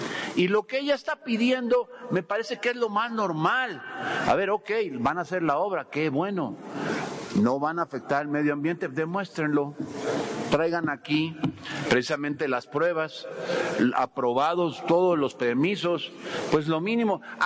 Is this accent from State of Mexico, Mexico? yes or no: no; Veracruz, Mexico; Yo soy de Veracruz, y él también, esa parte del sureste de Veracruz